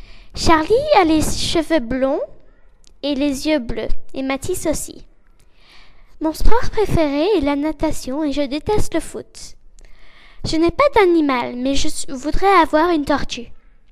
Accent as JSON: {"language": "French", "country": "France", "said": "Salut, j'ai 10 ans. Je suis française, je parle français et anglais."}